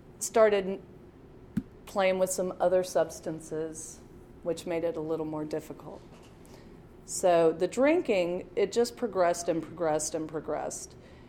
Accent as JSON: {"language": "English", "region": "Ohio", "country": "United States", "said": "I'm from Ohio. So I went to Auburn University, and that was a long way from home."}